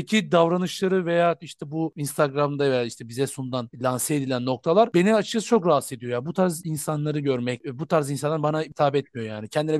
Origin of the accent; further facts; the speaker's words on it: Trabzon, Turkey; Zaten ben Trabzonluyum bir damarım var.